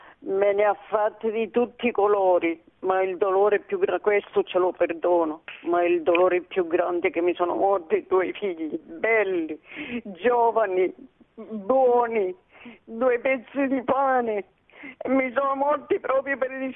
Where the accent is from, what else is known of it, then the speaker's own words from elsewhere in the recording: Sicily, Italy; now in Naples, Italy; non sono al mio paese, io sono siciliana, ma sono a Napoli.